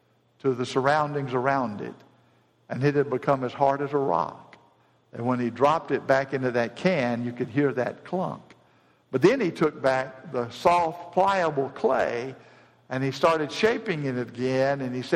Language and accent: English; Decatur, Alabama, United States; And Jack would come to the Memorial Drive congregation, which is where I grew up in Decatur, Alabama.